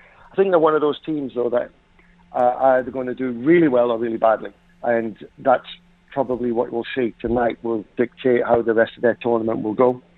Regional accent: England, United Kingdom; born there; I was born in England, and England's my luck

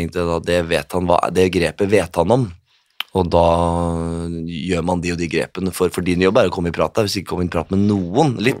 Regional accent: Skien, Telemark, Norway; Hjemme i Skien der.

